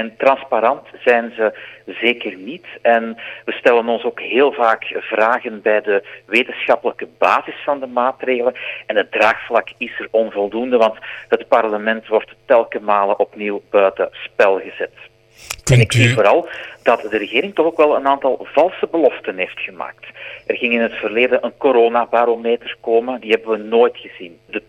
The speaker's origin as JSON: {"language": "Dutch", "region": "Flanders", "country": "Belgium", "said": "toen de coronapandemie uitbrak bij ons in Vlaanderen"}